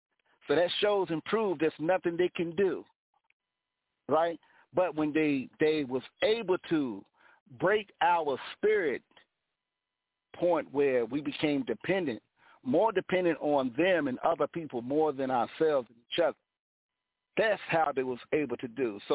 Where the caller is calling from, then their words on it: United States; calling from the shores of America.